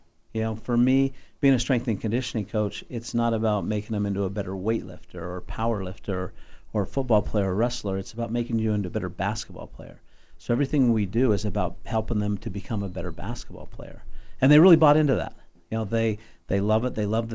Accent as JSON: {"language": "English", "region": "Utah", "country": "United States", "tie": "born or raised there", "said": "Well, actually, I'm from Utah, and so I grew up here. My family's here."}